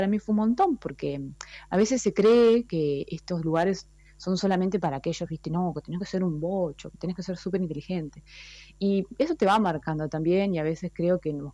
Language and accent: Spanish; Paraná, Entre Ríos, Argentina; born there; cerquita de donde nací en Paraná.